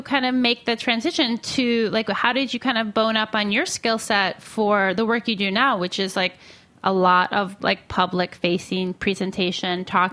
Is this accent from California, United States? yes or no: no; Michigan, United States; What? My home state. I feel like my mom made me pick plenty of blueberries.